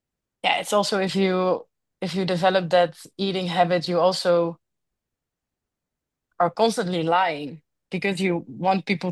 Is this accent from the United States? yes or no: no; Netherlands; English is a second language; because I'm from the Netherlands, so the winters are shitty, like with rain and cold